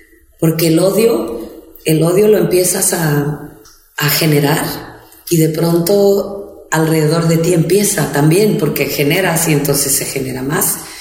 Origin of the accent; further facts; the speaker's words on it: Oaxaca, Mexico; Pero ahora mismo, mi tierra en Oaxaca, hace un año tuvimos una represión terrible en mi estado.